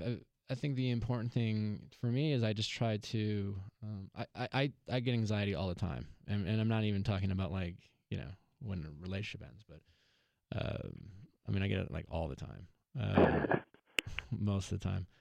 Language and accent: English; Chicago, Illinois, United States; I went home to Chicago to do my fantasy football draft with my hometown friends. Then I went back to Milwaukee and hung out with my family.